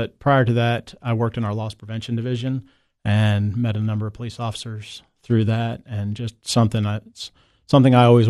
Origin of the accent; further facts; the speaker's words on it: Florida, United States; Again, growing up in Florida, South Florida, and then traveling to the Caribbean to see family.